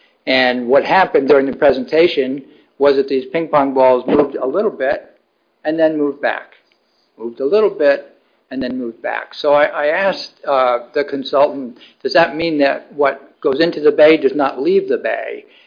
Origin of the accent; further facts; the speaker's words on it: Belfast, Maine, United States; I'm from Belfast.